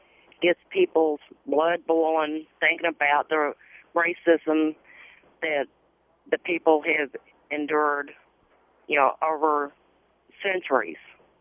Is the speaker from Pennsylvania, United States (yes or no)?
no; Louisville, Kentucky, United States; I'm from Louisville, Kentucky. And we have overcome so many obstacles when it has come to racism in this state.